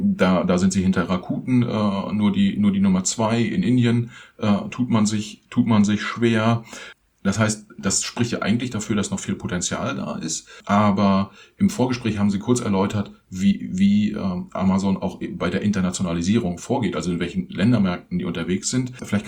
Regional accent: Germany; für uns als Deutsche

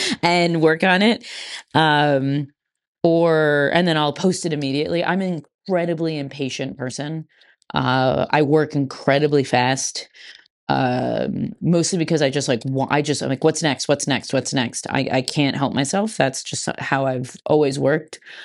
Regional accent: New England, United States; I'm from New England, the originator of the New England IPA

